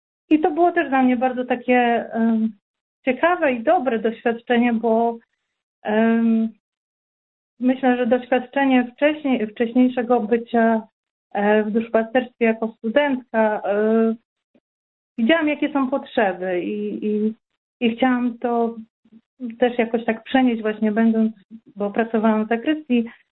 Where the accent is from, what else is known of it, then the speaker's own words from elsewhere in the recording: West Pomeranian Voivodeship, Poland; studiowałam w Szczecinie pedagogikę rewalidacyjną i no i właśnie pochodzę z małej wioski koło Kołobrzegu i kiedy przyjechałam do Szczecina, to było dla mnie przeolbrzymie miasto i tak troszeczkę przerażające, bo prosta dziewczyna z małej wioski przyjeżdża do wielkiego miasta.